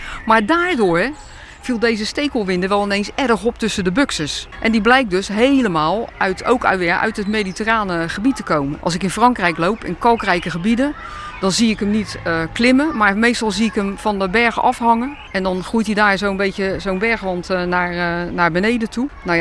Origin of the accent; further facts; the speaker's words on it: Rotterdam, South Holland, Netherlands; Ja, daar zijn we eigenlijk als Rotterdammers hier zo in de Botanische Tuin best wel trots op.